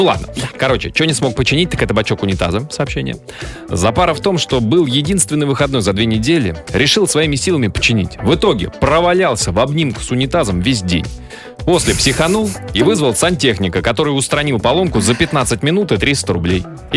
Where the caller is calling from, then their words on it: Tolyatti, Samara Oblast, Russia; из Тольятти.